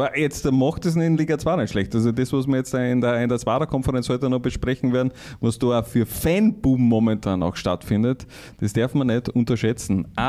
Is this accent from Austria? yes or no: yes; Styria, Austria; ich bin heute halt in der Steiermark aufgewachsen